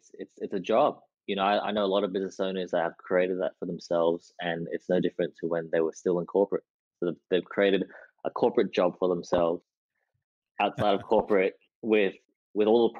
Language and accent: English; Australia; I like to swear because I'm Australian